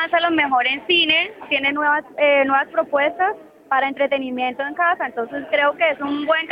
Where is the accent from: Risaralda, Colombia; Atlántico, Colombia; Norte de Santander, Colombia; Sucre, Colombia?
Norte de Santander, Colombia; Cúcuta; mi tierra es una tierra fronteriza, también tiene mucha historia, es súper linda, la gente es súper cálida, súper amable. Tienen que venir a Colombia a conocer no solo mi tierra